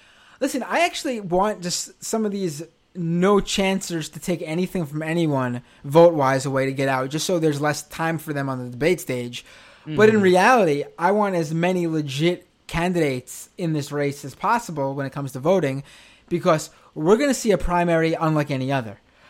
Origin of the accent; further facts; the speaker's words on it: New York, United States; I can tell you as a New Yorker, he has not followed through.